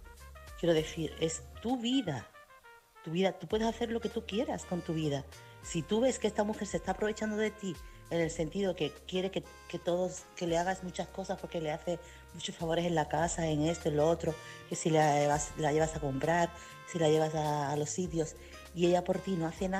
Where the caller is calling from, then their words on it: Chiclana de la Frontera, Andalusia, Spain; corresponsal de Chiclana.